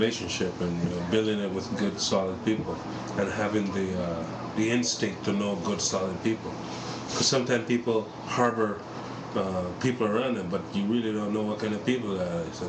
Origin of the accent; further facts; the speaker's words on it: Jamaica; My number one dish, it has to be a Jamaican dish, obviously. You know, I'm Jamaican